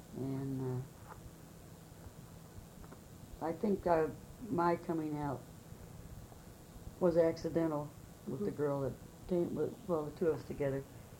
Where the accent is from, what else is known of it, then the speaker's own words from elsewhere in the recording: Midwest, United States; No, I'm a Midwesterner.